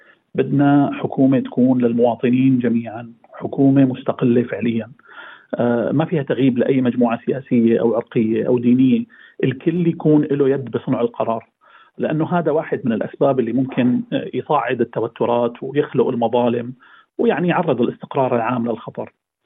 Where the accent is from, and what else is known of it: Syria